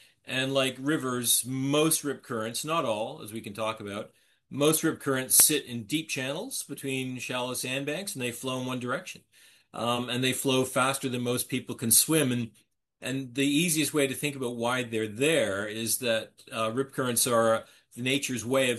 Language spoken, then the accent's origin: English; Canada; I mean, I grew up in Canada, but we used to go to the States in Cape Cod every year.